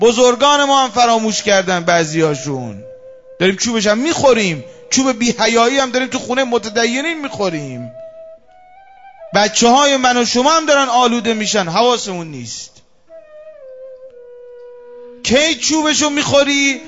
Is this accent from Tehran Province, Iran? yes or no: no; Mazandaran, Iran; من خودم اهل مازندرانم